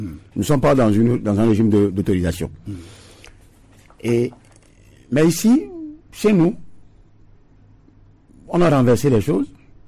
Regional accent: Togo; Donc, ce qui suppose que la loi, chez nous, en République togolaise, est faite pour les autres.

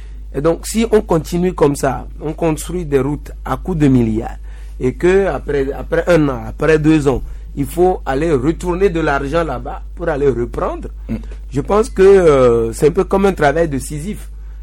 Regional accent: Kouvé, Maritime, Togo; Oui, pour rentrer chez moi à Couvé, après à Épé, c'est le calvaire pour aller chez moi à Couvé.

